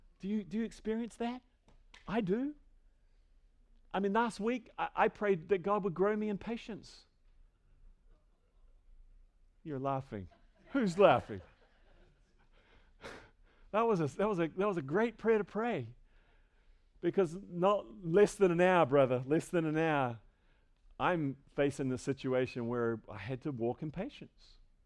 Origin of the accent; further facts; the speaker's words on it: New Zealand; as a Kiwi, we don't know how to do that.